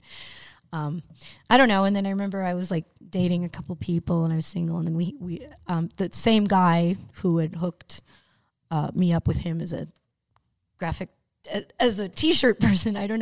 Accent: East Coast, United States; and I was from the East Coast, you know, and he was from the West Coast

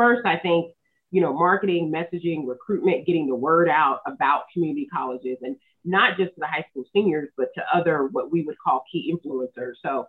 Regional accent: North Carolina, United States; I'm from the state, so I grew up in the Triangle area. My parents still live in the Triangle area.

